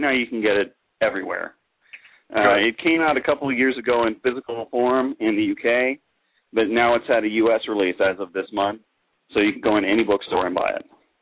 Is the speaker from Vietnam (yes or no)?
no; Texas, United States; Well, I am from Texas, and so I spent many years of my life going into and out of Mexico